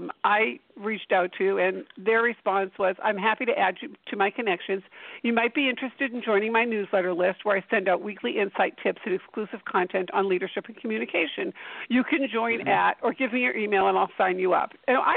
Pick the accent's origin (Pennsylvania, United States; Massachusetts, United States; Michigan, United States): Massachusetts, United States; Boston; I grew up in Boston and went to school in New York.